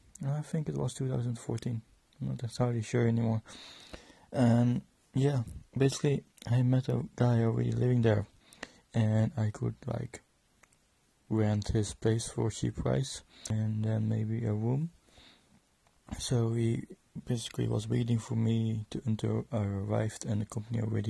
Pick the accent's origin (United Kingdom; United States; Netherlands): Netherlands; English is a second language; now in South Africa; I am from the Netherlands myself